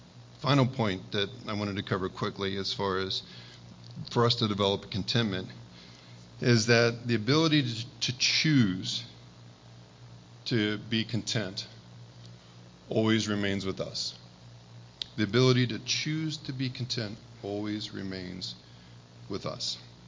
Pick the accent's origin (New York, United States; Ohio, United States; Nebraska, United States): Ohio, United States; Dayton; One other quick story related to that is growing up, I grew up in Dayton, Ohio, and as a teenager, I remember specifically there's this lady named Ida Mae Wilson.